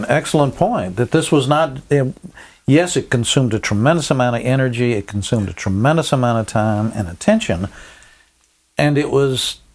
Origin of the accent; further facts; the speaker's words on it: Montgomery, Alabama, United States; I grew up in Montgomery, Alabama.